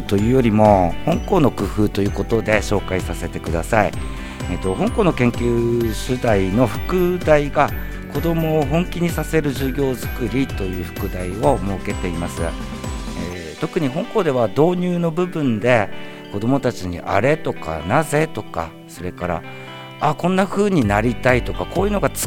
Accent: Omori, Akita, Japan; now in Daisen, Japan; 現在は大仙市から通っていますけれども、生まれも育ちも大森町です。

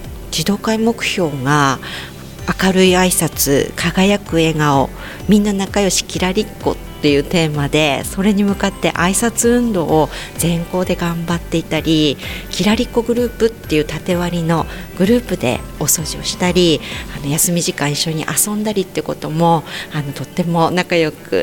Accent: Yokote, Akita, Japan; 私は第五小学校の近く、横手市出身です。

